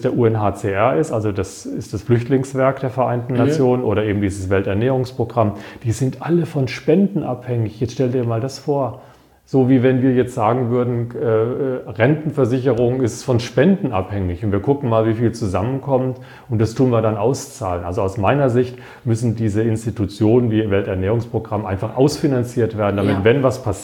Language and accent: German; Wiesloch, Baden-Württemberg, Germany; in meiner Heimatstadt in Wiesloch, 1900 irgendwas.